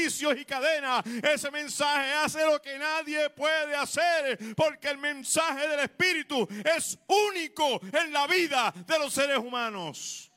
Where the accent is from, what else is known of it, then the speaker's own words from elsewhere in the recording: Puerto Rico; ¿usted es de Puerto Rico? Sí, soy de Puerto Rico.